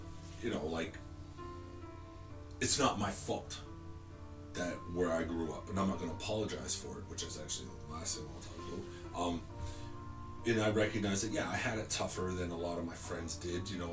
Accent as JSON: {"language": "English", "country": "Canada", "said": "I think that's because I'm from Canada."}